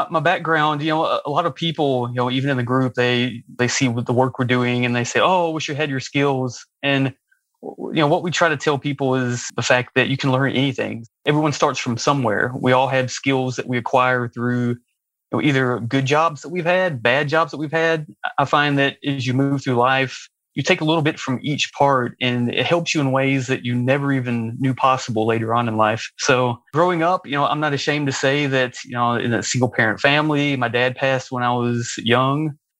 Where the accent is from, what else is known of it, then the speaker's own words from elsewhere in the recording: Alabama, United States; now in Ann Arbor, United States; I'm from Alabama. I have to say Roll Tide.